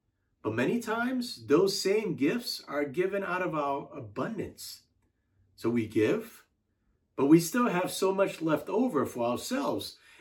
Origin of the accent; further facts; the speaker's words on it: United States; I, as an American, don't worry about my next meal